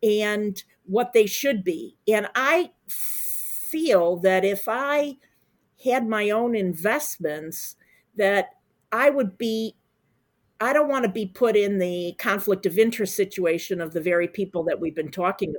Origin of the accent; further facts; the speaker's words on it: Chicago, Illinois, United States; But yeah, I'm from Chicago and I can tell you the potholes can actually eat up your car.